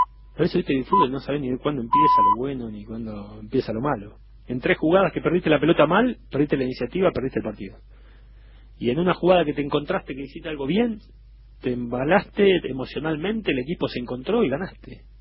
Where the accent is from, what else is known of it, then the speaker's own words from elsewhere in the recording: Belgrano, Argentina; born there; Coco está en Belgrano, mi pueblo, claro, de nacimiento.